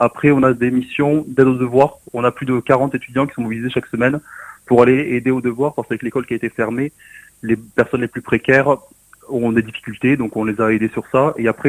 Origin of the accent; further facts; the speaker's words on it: Narbonne, Occitanie, France; now in Toulouse, France; puis après j'espère à Narbonne, chez moi